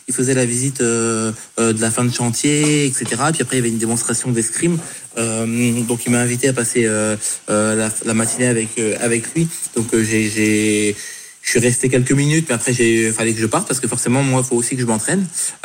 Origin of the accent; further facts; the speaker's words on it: France; Si moi aussi je suis français